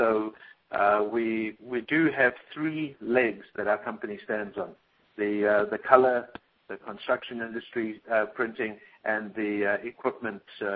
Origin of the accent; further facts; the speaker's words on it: South Africa; moved away; That's when I came over from South Africa and was very, very fortunate to be in at the ground floor of the wide format industry.